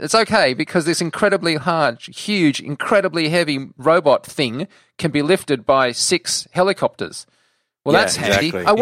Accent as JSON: {"language": "English", "country": "Australia", "said": "I'm an Australian. I've lived here my whole life."}